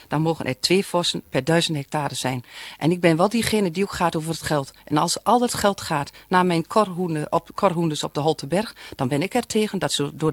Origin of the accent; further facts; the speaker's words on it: Overijssel, Netherlands; Ik kom uit Overijssel. Ik heb daar te maken met heel veel mensen, boeren. Ik ben zelf ook boerin.